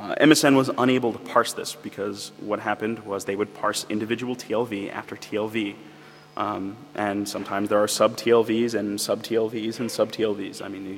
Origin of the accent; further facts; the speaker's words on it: United States; I guess you can tell I'm from America.